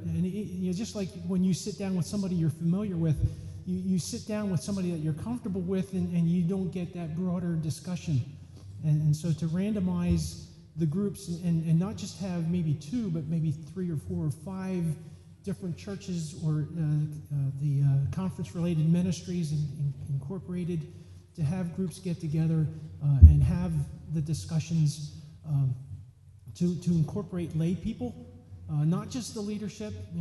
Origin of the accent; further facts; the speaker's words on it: Finland; from Finland.